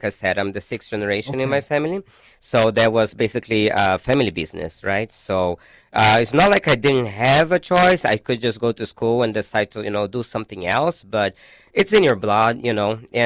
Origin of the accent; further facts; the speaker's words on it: Brazil; I come from Brazil.